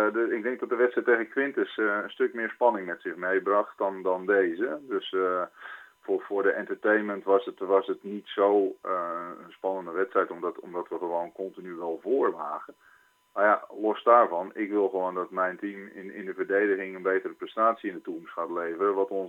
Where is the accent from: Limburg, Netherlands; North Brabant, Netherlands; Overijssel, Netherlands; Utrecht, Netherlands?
Utrecht, Netherlands; Amersfoort; Maar ik kom uit Amersfoort. Ik heb ook enige vorm van nuchterheid.